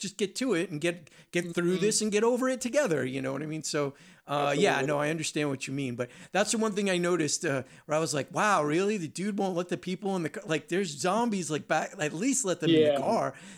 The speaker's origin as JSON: {"language": "English", "region": "New Jersey", "country": "United States", "also_born_or_lived": "New York", "said": "I mean, I'm originally from Jersey and New York, and New York gets like a bad rap."}